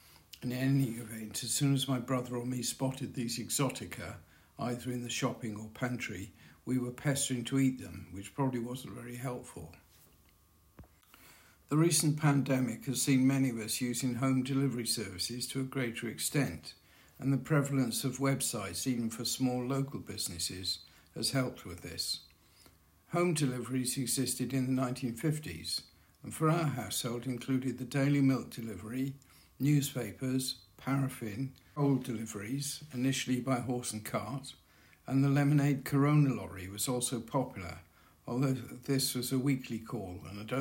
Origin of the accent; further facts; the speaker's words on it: Swansea, Wales, United Kingdom; Firstly, in my hometown, there were no supermarkets. The largest food shop was probably a cooperative, although the greatest range of fresh food was found in the newly rebuilt Swansea Indoor Market, opened in 1961